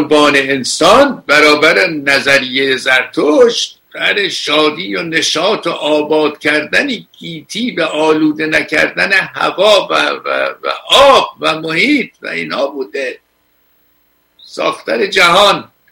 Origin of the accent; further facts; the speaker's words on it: Iran; ما ایرانی هستیم، یکی از سربلندترین ملت های تاریخ